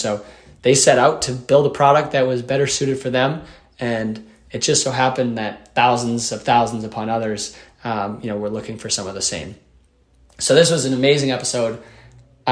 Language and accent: English; Boston, Massachusetts, United States; a bar in Phoenix looks drastically different than a bar in my hometown of Boston